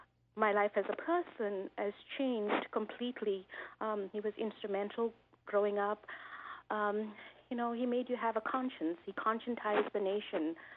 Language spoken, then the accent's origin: English; South Africa; moved away as an adult; I was born in South Africa, so I left when I was 26. I spent, you know, most of my, you know, my youth in South Africa.